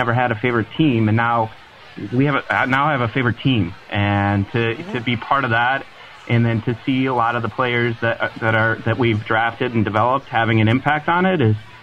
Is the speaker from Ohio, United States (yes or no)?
yes; Cleveland, Ohio, United States; I actually was born and raised in Cleveland, so the Indians has always been my home opener.